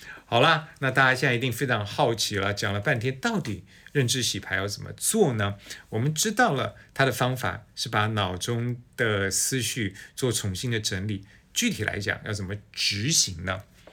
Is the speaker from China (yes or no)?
no; Taipei, Taiwan; 我小时候住在台北市的新东街。